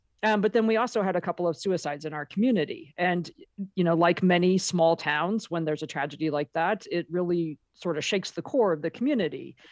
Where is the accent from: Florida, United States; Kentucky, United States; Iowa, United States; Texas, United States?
Iowa, United States; So I grew up in Iowa. My mom's side of the family were all farmers, row crops primarily.